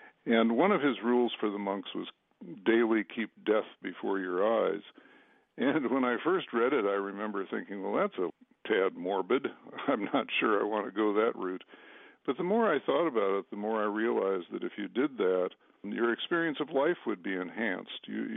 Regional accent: Illinois, United States; also born or lived in Chicago; now in Madison, United States; I grew up, I was born in Chicago and then grew up in the Chicago suburbs, and my sisters still live down there, so I think I have decent Illinois credentials.

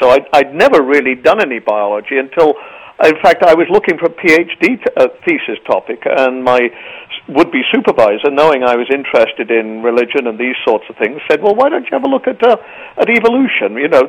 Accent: England, United Kingdom; born there; Obviously, as you can tell from my accent, I was born in England, and this was in the 40s and 50s.

